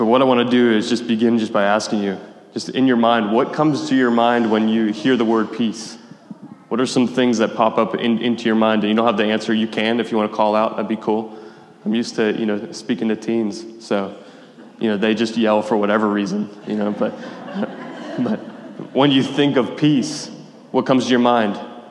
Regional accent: Cherry Hill, New Jersey, United States; I'm from Cherry Hill, New Jersey, which has one of the highest populations of Jewish people outside of Jerusalem.

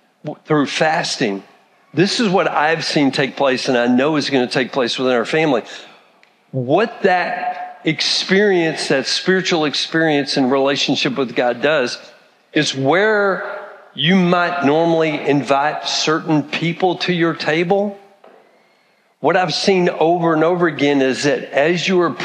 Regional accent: Texas, United States; So here I am. I grew up in Texas. It's summertime. I had gotten my first truck when I was 14 years old.

